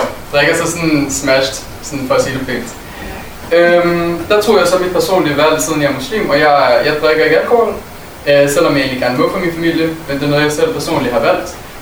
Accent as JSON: {"language": "Danish", "town": "Aalborg", "region": "North Denmark Region", "country": "Denmark", "tie": "born or raised there", "said": "jeg er dansker. Jeg er født og opvokset i Danmark og på Aalborg."}